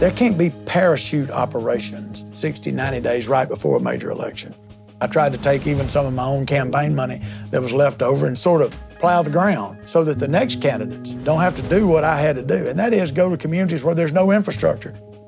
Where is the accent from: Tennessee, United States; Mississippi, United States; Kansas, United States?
Mississippi, United States; Nettleton; I was elected May the 1st of 2001 as mayor of my hometown of Nettleton.